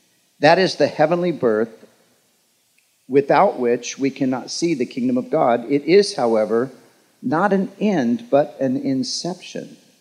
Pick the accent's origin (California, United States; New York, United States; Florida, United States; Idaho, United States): California, United States; Huntington Beach; I grew up in Huntington Beach. I graduated from Huntington Beach High School in 1975.